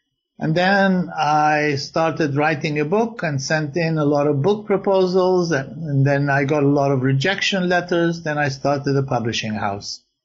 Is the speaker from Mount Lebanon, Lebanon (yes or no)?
no; Beirut, Beirut Governorate, Lebanon; moved away as an adult; and I was born in Beirut and I had never left the country and I don't know any other place in the world other than Beirut.